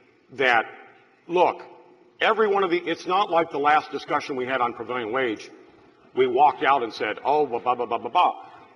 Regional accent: Independence, Missouri, United States; And I'm from Independence, and the last human being from Independence, Missouri, used the atomic bomb twice.

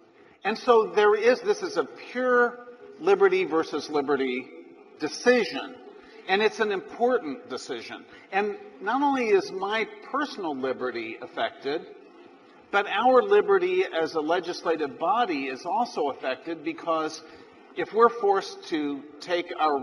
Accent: Missouri, United States; We're both from Missouri.

